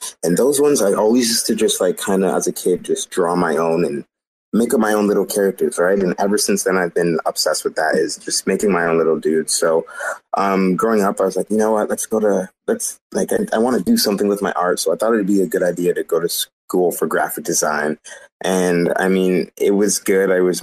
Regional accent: British Columbia, Canada; I am from British Columbia, Canada.

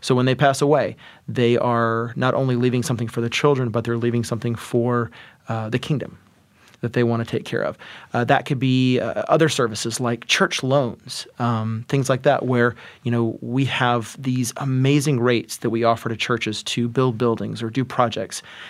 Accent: Georgia, United States; now in Oklahoma, United States; I'm an East Coast guy. I'm from Georgia. Spend most of my years growing up there, and Oklahoma was not on my radar, admittedly.

